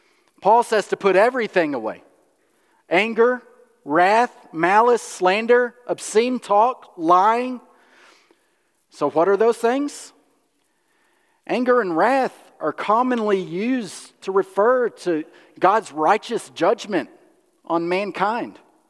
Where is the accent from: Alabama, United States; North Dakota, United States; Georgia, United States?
Alabama, United States; You all know, I grew up in Alabama, and there were multitudes of rivers and canals to go kayaking in.